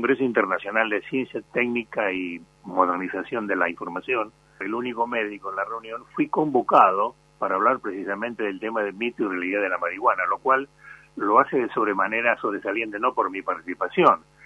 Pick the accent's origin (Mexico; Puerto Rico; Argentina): Argentina; De modo que yo pienso que, como argentino